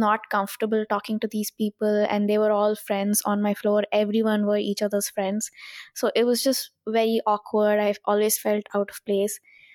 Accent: Visakhapatnam, Andhra Pradesh, India; also born or lived in Hyderabad; when I grew up in Vizag, I was in a school where it was pretty strict, you'd say.

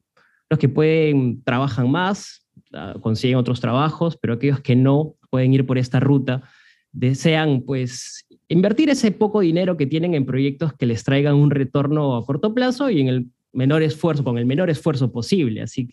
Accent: Peru; ¿Cómo es que has visto que somos los peruanos manejando el dinero

